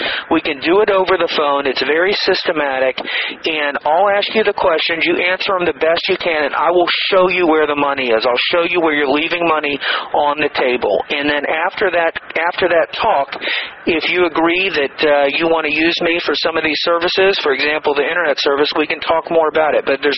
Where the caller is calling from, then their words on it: San Diego, California, United States; I'm calling here from San Diego.